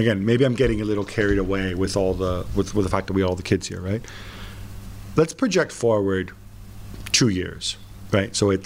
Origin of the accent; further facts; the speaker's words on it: Milan, Lombardy, Italy; also born or lived in Parma; I am from Milan and Parma in the center and the north.